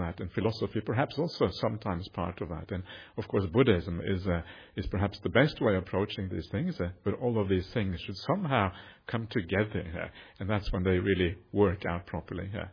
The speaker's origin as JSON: {"language": "English", "country": "Norway", "lives_now": "Australia", "said": "I'm actually an Aussie citizen now as well, so I'm kind of I call myself Auswegian, half Aussie, half Norwegian."}